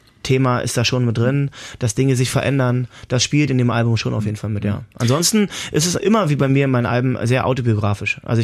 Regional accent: Berlin, Germany; Berlin ist auch meine Heimat

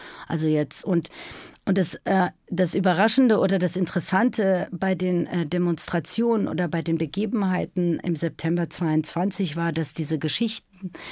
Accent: Iran; Also es war so, okay, das ist da, wo ich herkomme und das sind die Quellen, aus denen es irgendwie sprudelt. Das ist die Heimat und die Sehnsucht.

